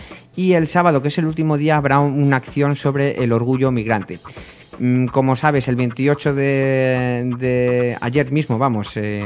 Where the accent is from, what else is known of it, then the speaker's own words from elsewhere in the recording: Leganés, Community of Madrid, Spain; Yo llevo toda la vida viviendo aquí, nací en Madrid, pero le gánense de pura cepa y castellano, ¿no?